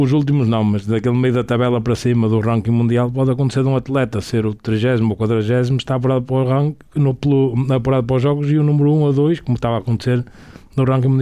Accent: Vila do Conde, Porto, Portugal; A gente depois é uma modalidade na minha terra, em Vila do Conde.

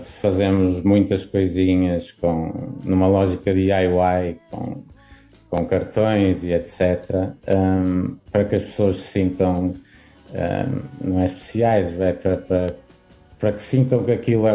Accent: Fafe, Braga, Portugal; Porque eu quando era puto em Faf também se calhar queria isso e não tinha.

